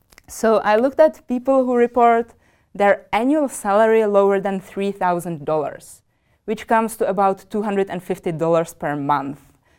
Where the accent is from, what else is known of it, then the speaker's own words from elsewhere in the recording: Czechia; English is a second language; I am actually from the Czech Republic